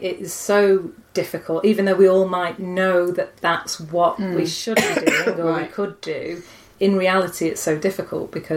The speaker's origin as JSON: {"language": "English", "region": "Northern England", "country": "United Kingdom", "said": "To put a UK spin on it, and even a Northern spin on it, this idea of bringing your own brass band"}